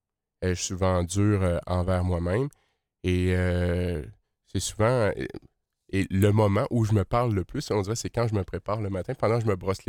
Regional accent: Quebec, Canada; Lanaudière, c'est ma région natale.

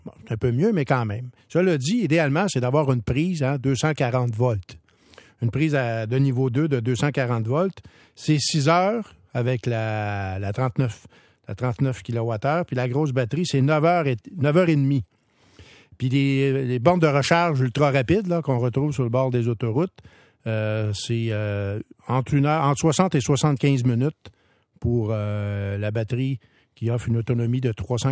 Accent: Quebec, Canada; Parce que c'est très populaire chez nous au Québec, les modèles à haillons.

